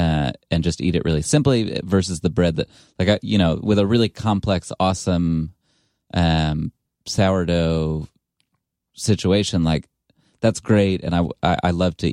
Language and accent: English; Ithaca, New York, United States; I'm from Ithaca